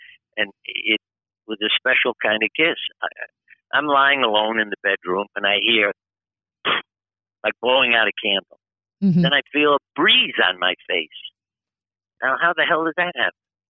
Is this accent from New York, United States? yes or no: yes; Brooklyn, New York, United States; We grew up together in Brooklyn, New York.